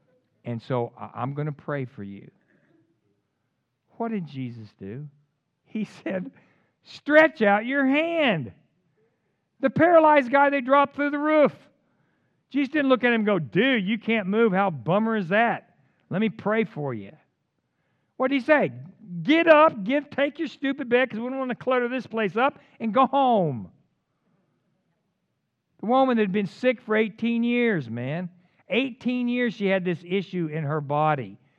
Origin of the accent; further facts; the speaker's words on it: Texas, United States; You can tell I'm from Texas.